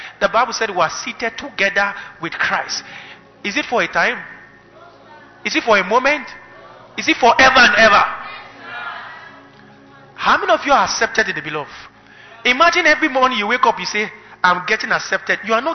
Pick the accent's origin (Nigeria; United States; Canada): Nigeria; Kaduna, Kaduna State; I came from Kaduna. I know what our boys there can do.